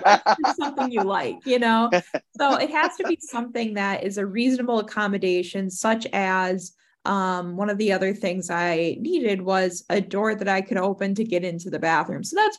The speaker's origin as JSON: {"language": "English", "town": "Minneapolis", "region": "Minnesota", "country": "United States", "said": "My pronouns are she, her, hers, and I'm from Minneapolis, Minnesota."}